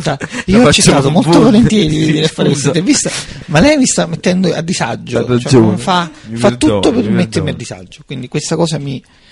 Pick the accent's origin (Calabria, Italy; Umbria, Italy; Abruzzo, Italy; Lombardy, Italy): Umbria, Italy; Perugia; born there; now in Padua, Italy; Ah, siamo nate a Perugia.